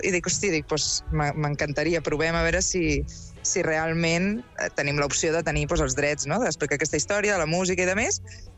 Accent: Mataró, Catalonia, Spain; Només a un, a Mataró, però jo sóc de Mataró

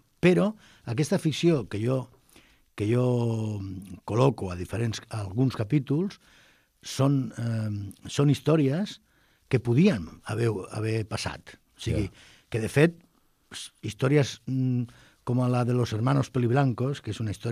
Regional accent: Arbuniel, Andalusia, Spain; born there; que en realitat Cimbra és Arboniel, el poble on jo vaig néixer

